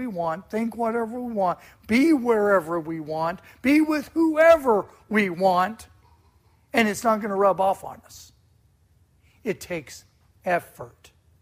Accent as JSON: {"language": "English", "country": "United States", "said": "As an American, I will never submit to the enemy. As an American, as a patriotic American, I will never submit."}